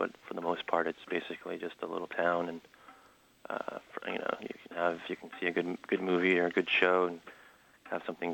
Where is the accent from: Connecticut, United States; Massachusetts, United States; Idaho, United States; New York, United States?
Connecticut, United States; Enfield; I'm actually from Enfield, Connecticut, but I'm kind of living around that area.